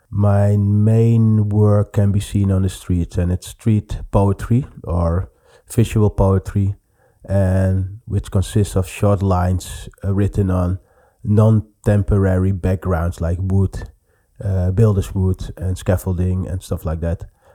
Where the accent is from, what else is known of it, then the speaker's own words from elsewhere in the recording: Suriname; also born or lived in Amsterdam, Netherlands; I'm from Suriname.